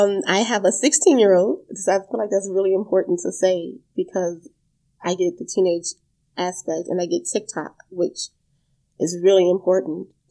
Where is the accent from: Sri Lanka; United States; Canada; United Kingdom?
United States; Gary, Indiana; I'm from Gary, Indiana.